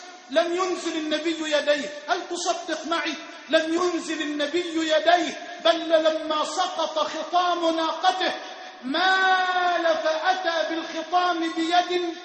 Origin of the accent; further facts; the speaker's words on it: Egypt; اللهم اجعل بلدنا مصر أمنا أمانا سخاء رخاء